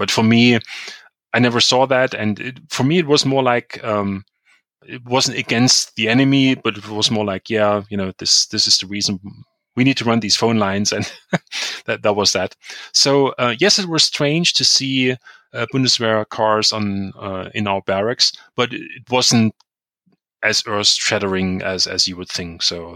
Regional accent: Chemnitz, Saxony, Germany; So I basically had the registration for starting in 1991 at the university in Chemnitz, in my hometown.

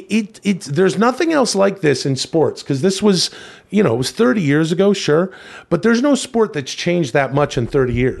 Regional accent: Ladner, British Columbia, Canada; I love talking about my hometown, Ladner.

